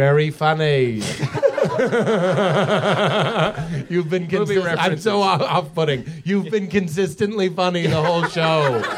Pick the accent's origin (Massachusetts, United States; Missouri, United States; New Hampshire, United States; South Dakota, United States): Massachusetts, United States; Lexington; Like I'm from Lexington. Nothing really happened in Lexington or Salem, Massachusetts.